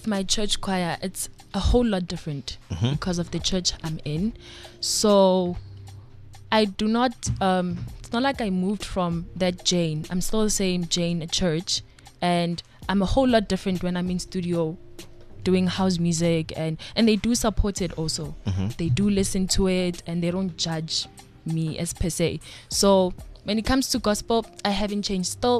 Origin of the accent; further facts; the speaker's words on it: Pretoria, Gauteng, South Africa; I was born and bred in Pretoria.